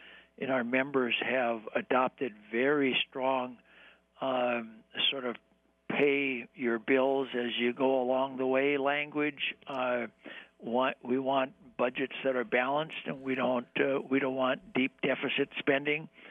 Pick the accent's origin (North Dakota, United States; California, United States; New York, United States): North Dakota, United States; I grew up in North Dakota, which is a very strong farmers union state.